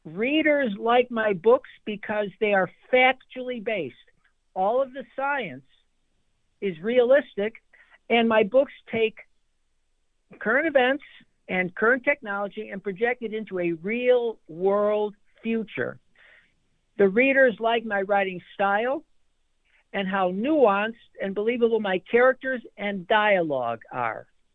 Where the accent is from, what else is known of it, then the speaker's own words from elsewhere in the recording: Chicago, Illinois, United States; I grew up in Chicago, and I've always enjoyed playing with words reading.